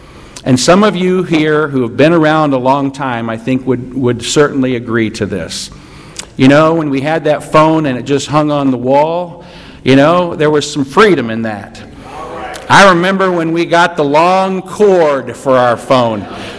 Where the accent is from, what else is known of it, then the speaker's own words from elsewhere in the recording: Midwest, United States; So to me, when I think of that, growing up in the Midwest here, I think of a tornado.